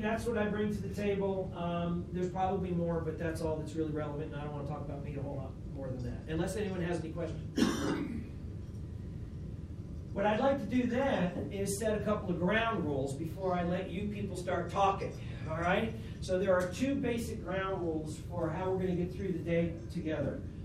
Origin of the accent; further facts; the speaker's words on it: Northeast, United States; I grew up in the Northeast where no one cared that much about their names, like you were your name.